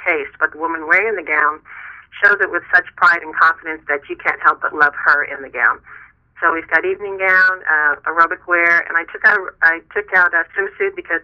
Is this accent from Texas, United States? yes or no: yes; San Antonio, Texas, United States; San Antonio, Texas. That's my hometown, and it's a beautiful city.